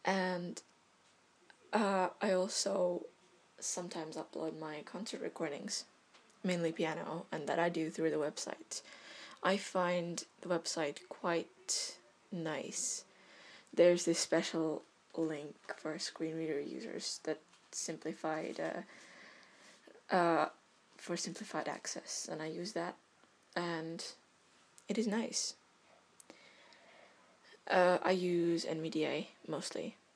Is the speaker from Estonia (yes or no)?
yes; Estonia; English is a second language; I am from Estonia, which is kind of like North Europe. For those of you who don't know, a very small country, not very widely known